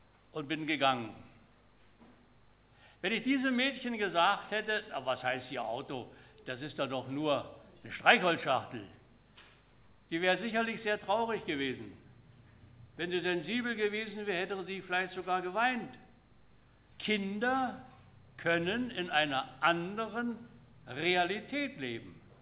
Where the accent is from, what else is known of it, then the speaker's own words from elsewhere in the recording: Berlin, Germany; Ich war vor einigen Monaten in meiner Heimatstadt Berlin